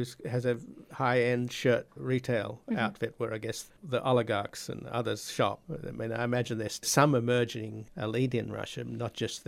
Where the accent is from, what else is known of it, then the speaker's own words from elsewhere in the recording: Australia; born there; since I was born in Australia